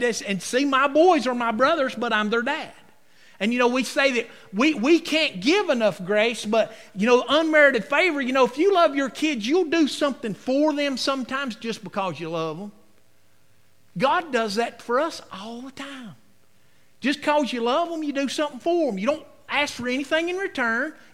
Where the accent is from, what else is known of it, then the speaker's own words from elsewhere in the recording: North Carolina, United States; born there; I'm thankful I was born in America. I'm thankful I was born in the South. I'm thankful that I was born in North Carolina.